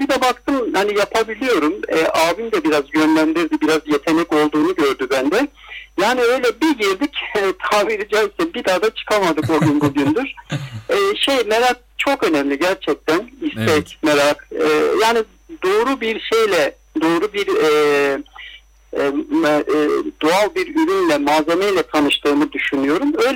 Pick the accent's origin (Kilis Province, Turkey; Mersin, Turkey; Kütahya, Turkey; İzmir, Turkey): İzmir, Turkey; Izmir; also born or lived in Muş; Yani 1973 Muş doğumluyum. Aslında Muşluyum. 7 yaşından itibaren işte İzmir'e geldim